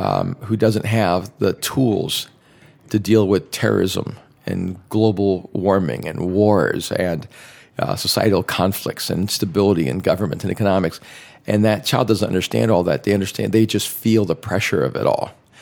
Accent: El Salvador; We had a nanny in our house from El Salvador, because we're from El Salvador

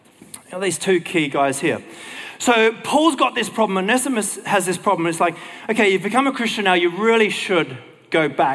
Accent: Australia; accent: Aussie; I'm sure I slash his name. That's my Aussie accent doing it though.

